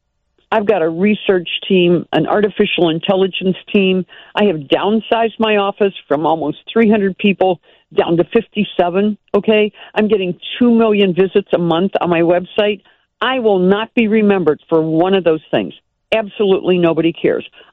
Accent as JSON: {"language": "English", "town": "Wheeling", "region": "West Virginia", "country": "United States", "said": "I'm from Wheeling, West Virginia, and a town of about 2,000."}